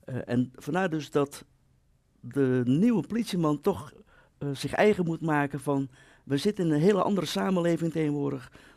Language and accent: Dutch; Netherlands; En wij als Nederlander, wij willen heel snel zaken doen.